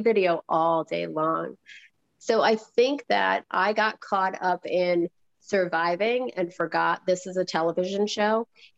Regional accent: Wellsboro, Pennsylvania, United States; also born or lived in Lossburg; Yeah, so I was, Lossburg is where I was until I was 12. And then I moved to Wellsboro. So Wellsboro.

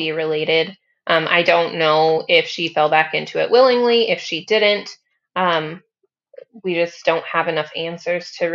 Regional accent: Amarillo, Texas, United States; And then, of course, in Texas, we're from Amarillo, Texas. My mom lives in Lubbock, Texas.

